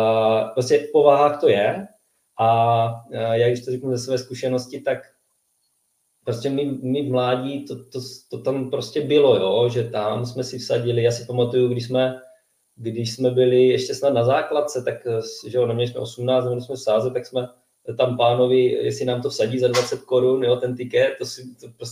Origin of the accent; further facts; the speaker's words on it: Brno, South Moravian Region, Czechia; U nás v Brně to tak prostě nějak se tam jako motalo.